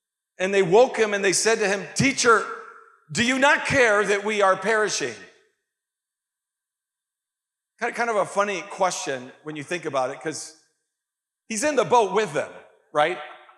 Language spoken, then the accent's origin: English; Canary Islands, Spain; English is a second language; I grew up in the Canary Islands, and there was a time of the year, I believe it was in April, where they had these waves